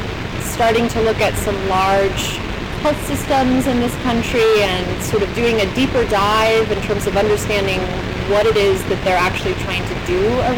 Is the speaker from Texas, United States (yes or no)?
no; California, United States; also born or lived in San Francisco Bay Area; I'm originally from Sonoma County, California, so that's just about 45 minutes north of Berkeley